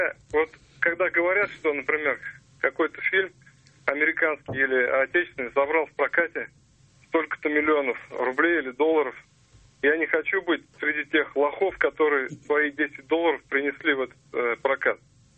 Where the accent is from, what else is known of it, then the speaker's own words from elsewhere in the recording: Kazan, Tatarstan, Russia; я из Казани.